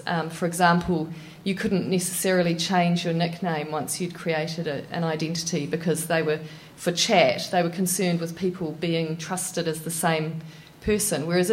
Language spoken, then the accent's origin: English; New Zealand; I'm from New Zealand